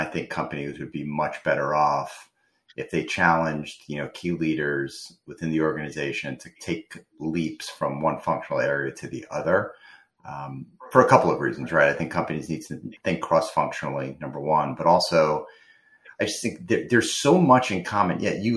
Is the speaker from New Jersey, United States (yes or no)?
yes; New Jersey, United States; any chance I get to make fun of my home state, it's always good to do.